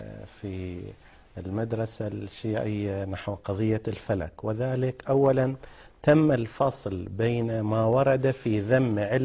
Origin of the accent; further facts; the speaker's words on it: Qatif, Eastern Province, Saudi Arabia; الصحيح هو أنه عندنا في القطيف مثلا وفي الأحساء يوجد علماء كبار يذهب إليهم الشهود.